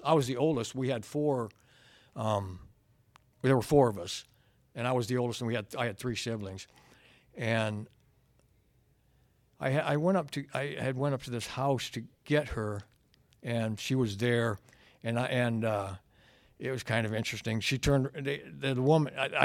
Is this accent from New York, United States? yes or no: no; Omaha, Nebraska, United States; When I got back to came back to the town I was in, I'm from Omaha, Nebraska, and when I came back there, I did not want to come back there.